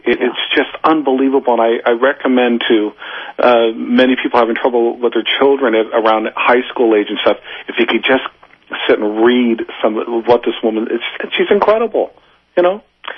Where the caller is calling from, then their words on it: San Mateo, California, United States; from San Mateo.